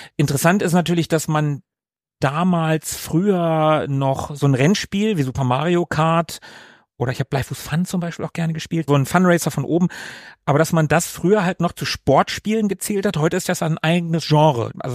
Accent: Germany; Wir als Deutsche

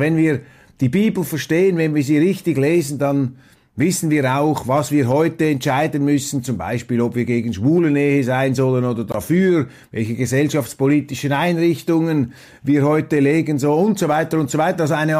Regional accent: Switzerland; Ich bin als Schweizer einer neutraleren Weltsicht verpflichtet

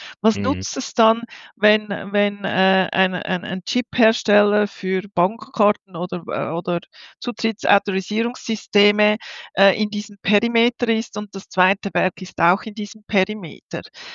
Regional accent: Switzerland; bei uns in der Schweiz

